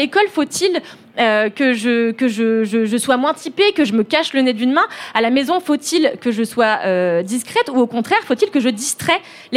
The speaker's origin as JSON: {"language": "French", "town": "Levallois-Perret", "region": "Île-de-France", "country": "France", "tie": "born or raised there", "said": "Et donc, j'ai grandi à Levallois en étant une enfant"}